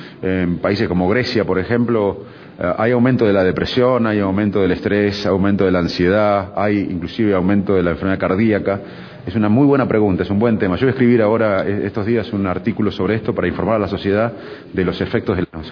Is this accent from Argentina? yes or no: yes; Argentina; obviamente somos todos argentinos y estamos orgullosos de ser argentinos